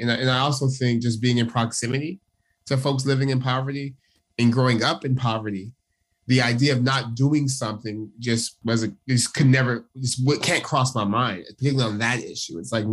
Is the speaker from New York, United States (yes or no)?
no; Stockton, California, United States; I'm from Stockton, California. I'm a father of two.